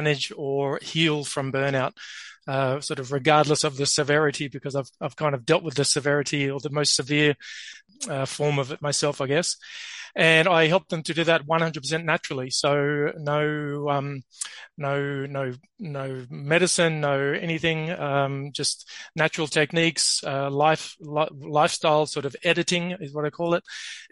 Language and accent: English; Australia; now in France; So I live now I'm originally from Australia, but I now live in the south of France.